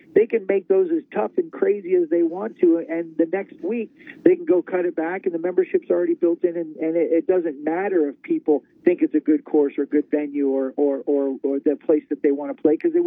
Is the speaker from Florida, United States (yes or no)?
no; California, United States; Well, Sandy Tatum, Frank Sandy Tatum is a legend because I'm from Northern California.